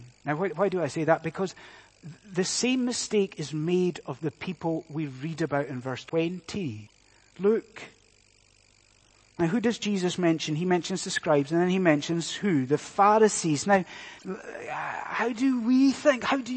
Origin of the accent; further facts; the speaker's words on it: Inverness, Scotland, United Kingdom; I mentioned my hometown of Inverness and what it used to be like back in the day